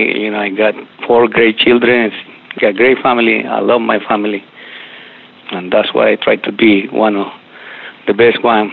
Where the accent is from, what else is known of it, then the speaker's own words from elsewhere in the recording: Mexico City, Mexico; English is a second language; now in United States; Well, I grew up in Mexico City, you know, coming to United States.